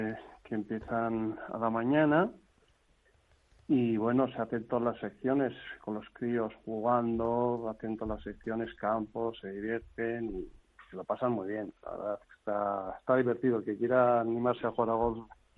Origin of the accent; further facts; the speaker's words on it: Azkorri, Basque Country, Spain; Sí, yo soy de Azcorri, sí.